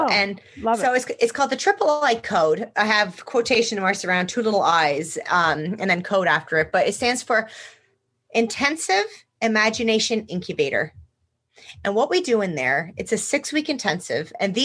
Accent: Pennsylvania, United States; He grew up on the other end of the state. He grew up in Western Pennsylvania. I grew up in Eastern Pennsylvania.

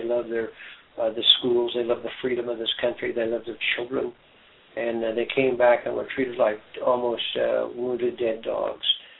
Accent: United States; I mean, we know that because we're American.

